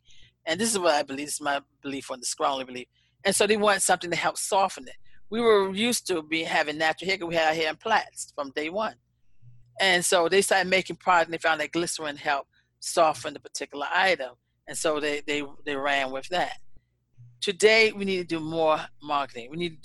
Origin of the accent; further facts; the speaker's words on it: Savannah, Georgia, United States; because that's the way I grew up in Savannah.